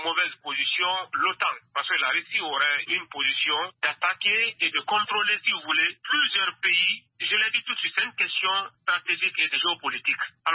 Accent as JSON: {"language": "French", "country": "Guinea", "said": "Chez nous, en Guinée, c'est pas bien apprécié"}